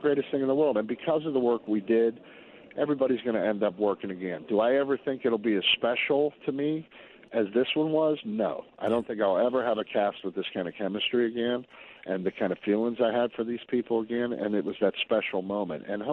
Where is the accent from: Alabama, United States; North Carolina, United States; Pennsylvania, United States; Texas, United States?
Pennsylvania, United States; Pittsburgh; we're Midwestern kids. I'm from Pittsburgh. She's from Illinois.